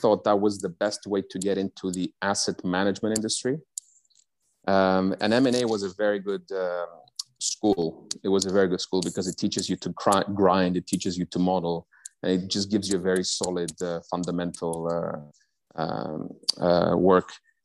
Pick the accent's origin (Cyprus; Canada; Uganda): Cyprus; I grew up in Cyprus, which is an island in the middle of nowhere, and we had our own little bubble.